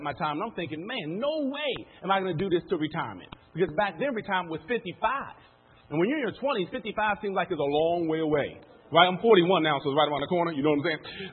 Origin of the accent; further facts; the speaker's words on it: Maryland, United States; born and raised in Maryland, about 15 minutes outside of Washington, D.C., where I still reside.